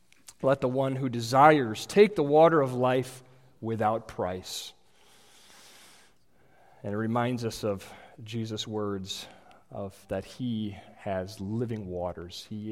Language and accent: English; Holland, Michigan, United States; I was born and raised in Holland, Michigan, which Holland, Michigan is seated on the shores of a shark-free freshwater sea.